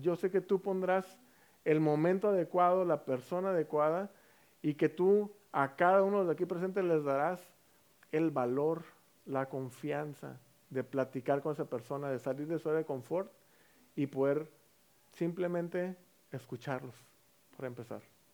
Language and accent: Spanish; Mexico; como mexicanos, olvidarnos de dónde veníamos